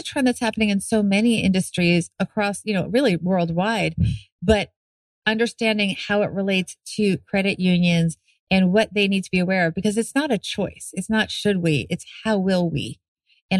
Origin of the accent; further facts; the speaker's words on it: New York, United States; also born or lived in Philadelphia; So I am a New Yorker. I was born in New York City. I grew up in the suburbs, and then I moved back after graduating from University of Pennsylvania.